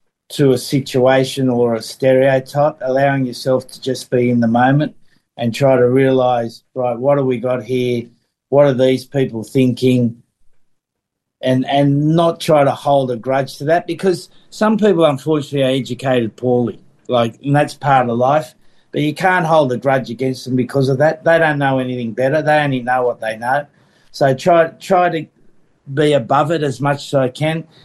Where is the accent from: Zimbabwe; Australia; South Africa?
Australia; La Perouse, New South Wales; I was from a mixed background and was brought up in a fairly different place, you know, I was brought up in La Perouse, where the general population was 50% Aboriginal